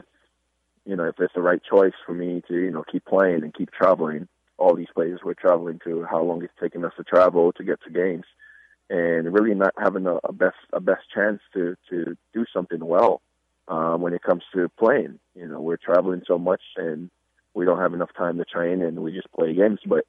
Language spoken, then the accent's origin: English; United States; growing up in America for the amount of years I've been here for, you know, I'm American at the same time